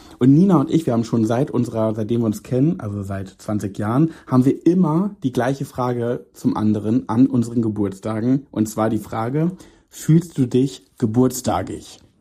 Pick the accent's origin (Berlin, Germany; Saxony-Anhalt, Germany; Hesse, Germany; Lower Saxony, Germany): Lower Saxony, Germany; Braunschweig; bei uns in Braunschweig war es immer das Jolly Joker, jetzt ist es die Eule, wo so die Teenies abhotten.